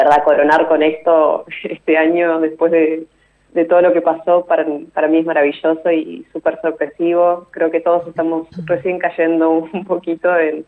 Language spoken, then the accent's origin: Spanish; Mendoza, Argentina; Como buena mendocina y bailarina.